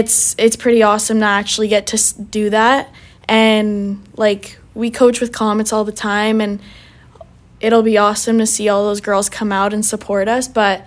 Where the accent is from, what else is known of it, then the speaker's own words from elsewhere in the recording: Saskatoon, Saskatchewan, Canada; growing up in Saskatoon